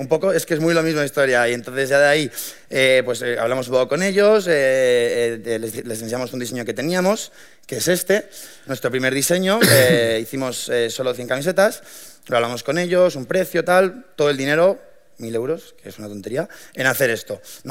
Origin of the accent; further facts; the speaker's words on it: Madrid, Community of Madrid, Spain; Nosotros somos 3 chavales de Madrid, de zonas distintas, muchos amigos